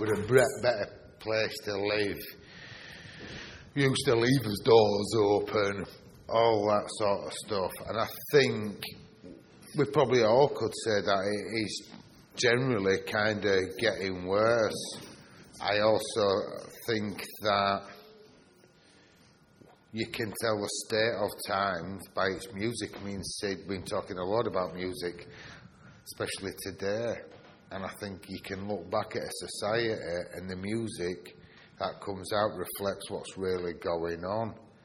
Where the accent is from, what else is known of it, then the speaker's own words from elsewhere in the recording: Bradford, Yorkshire and the Humber, United Kingdom; I'm from Bradford.